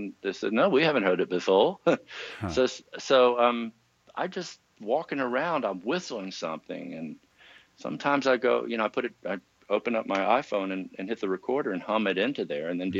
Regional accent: Virginia Beach, Virginia, United States; there's a bunch of people back in my hometown of Virginia Beach, hi guys

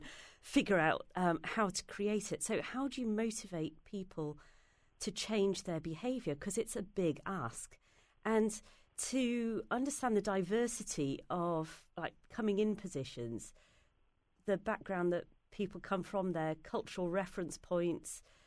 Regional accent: England, United Kingdom; went through a very long stage of wanting to be American, but I think I've reached my peace with being English.

